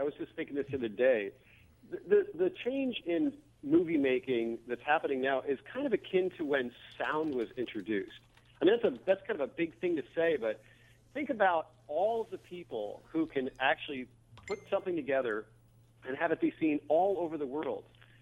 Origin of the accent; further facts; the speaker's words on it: Michigan, United States; I'm actually from Benzie County, so who came back to the area